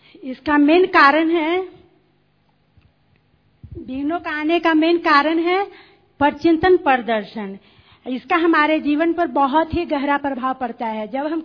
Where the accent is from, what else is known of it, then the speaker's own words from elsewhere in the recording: Aurangabad, Bihar, India; मैं बिहार से आई हूँ, बिहार औरंगाबाद जिले से हूँ